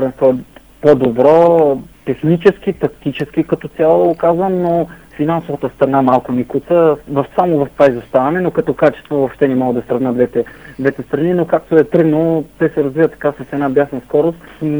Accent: Plovdiv, Plovdiv Province, Bulgaria; Все пак съм пловдивчанин, израснал съм в този град, доста приятели ми от двете страни, и от Ботев, и от Локомотив.

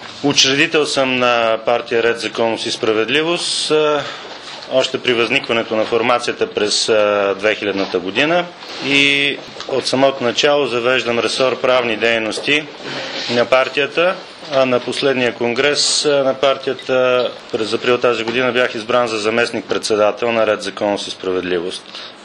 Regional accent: Veliko Tarnovo, Veliko Tarnovo Province, Bulgaria; born there; Аз самия съм роден в Велико Търново на 29 юли 1965 година.

